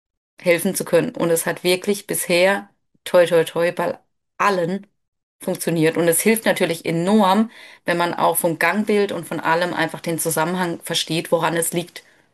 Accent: Baden-Württemberg, Germany; born there; also born or lived in Rhineland-Palatinate; Und dann sind wir eben aus Rheinland-Pfalz in den Schwarzwald zurückgezogen, weil von dort komme ich gebürtig.

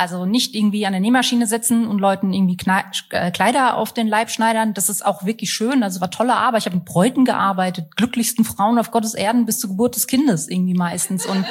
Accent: Hanover, Lower Saxony, Germany; now in Hamburg, Germany; ich komme aus Hannover, wollte ich sagen. Nein, da bin ich weggezogen, Hamburg. Ich wohne mittlerweile in Hamburg.

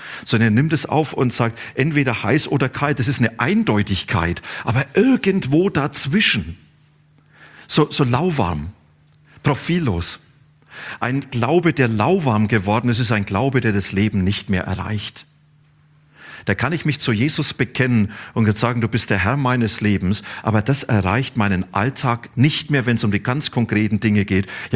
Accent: Bavaria, Germany; Ich komme aus Franken. Und in Franken gibt es ein Wort, das heißt passt schon.

